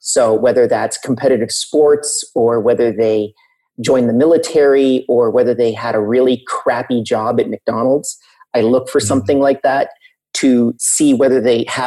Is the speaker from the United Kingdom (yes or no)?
no; Canada; I am originally Canadian, and I am actually still Canadian, although I travel quite a bit. I probably spend about 6 months in Canada and 6 months abroad on average. Like I'm currently in Florida. I've been here for the past week